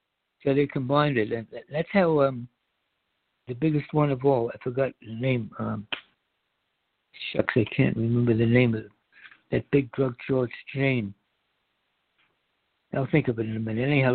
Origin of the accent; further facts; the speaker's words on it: United States; when I was a kid growing up in America, you hardly ever heard about someone you knew or some relative getting cancer.